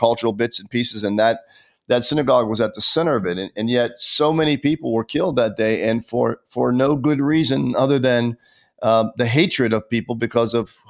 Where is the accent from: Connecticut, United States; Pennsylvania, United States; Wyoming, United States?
Pennsylvania, United States; Pittsburgh; And of course, in my hometown, which is Pittsburgh, where I was born and raised, they had one of the worst expressions of anti-Semitic violence at the Tree of Life synagogue.